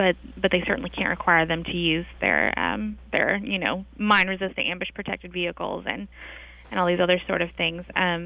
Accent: North Carolina, United States; in my home state of North Carolina, an official was found guilty of selling about $35,000 worth of M16s

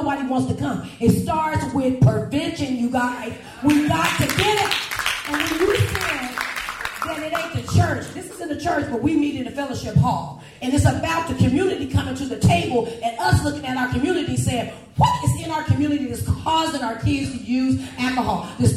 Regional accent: Portland, Oregon, United States; I'm from Portland, Oregon.

